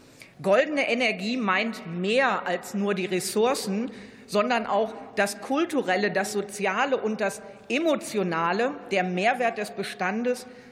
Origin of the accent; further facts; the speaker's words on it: Wuppertal, North Rhine-Westphalia, Germany; wie zum Beispiel aus meiner Heimatstadt Wuppertal